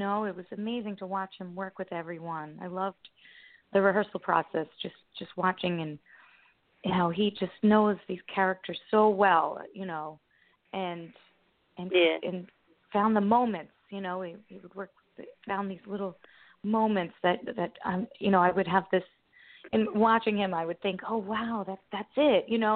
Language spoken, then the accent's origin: English; Patchogue, New York, United States; I grew up in Long Island, Patchogue Medford